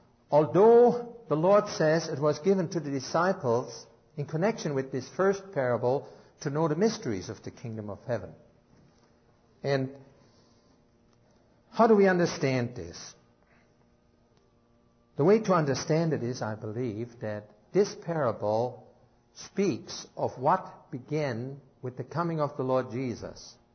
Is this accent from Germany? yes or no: yes; Germany; moved away; But when I first came to this country, being born and raised in Germany, I didn't see that truth